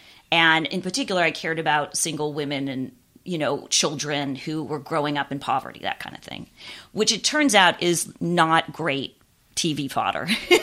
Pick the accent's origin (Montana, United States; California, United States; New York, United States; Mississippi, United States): California, United States; Los Angeles; I mean, I grew up in West Los Angeles, you know, and I from a fairly, you know, very comfortable, privileged background.